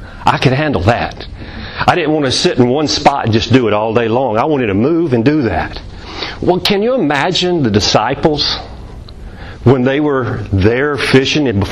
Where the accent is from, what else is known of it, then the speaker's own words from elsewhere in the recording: Alabama, United States; also born or lived in Florida; And I am from Alabama. I've lived in Florida, never lived in North Carolina.